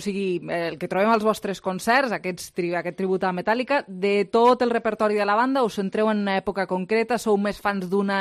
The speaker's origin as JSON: {"language": "Catalan", "town": "Lleida", "region": "Catalonia", "country": "Spain", "said": "aquí jo soc lleidatana"}